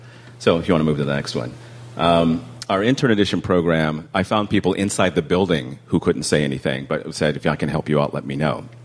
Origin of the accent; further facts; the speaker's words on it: Oklahoma, United States; And I'm from Oklahoma. I got rid of it though.